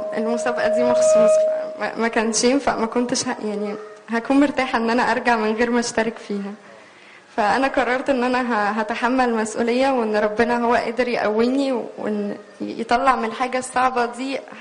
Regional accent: Egypt; أنا كنت الوحيدة من مصر.

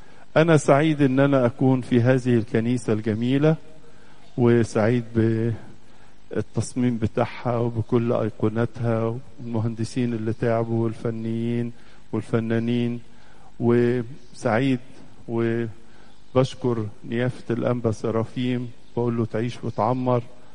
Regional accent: Egypt; هذه المحبة التي تجمعنا جميعا كمصريين.

